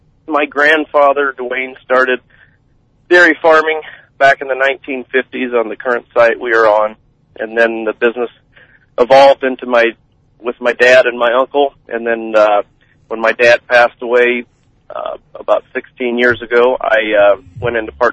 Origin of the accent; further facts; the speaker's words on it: Fairbury, Illinois, United States; Okay. Yes, I grew up in Fairbury in Livingston County, and I went to Prairie Central High School